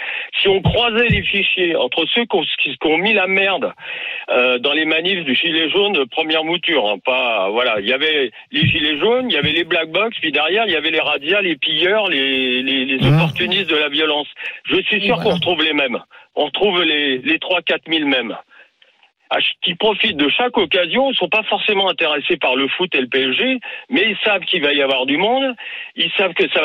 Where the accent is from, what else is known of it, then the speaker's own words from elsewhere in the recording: South-West France, France; moi je suis du Sud-Ouest